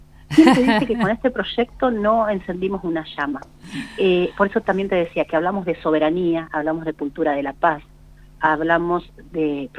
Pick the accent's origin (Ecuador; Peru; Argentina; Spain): Argentina; La Plata, Buenos Aires Province; yo soy de La Plata